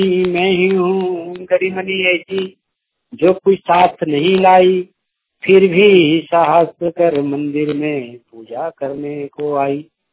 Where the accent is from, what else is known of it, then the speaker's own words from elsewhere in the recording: Karma, Jharkhand, India; ग्राम करमा संग्रह के प्रखंड डुमरी जिला गिरिडीह का रहने वाला हूँ।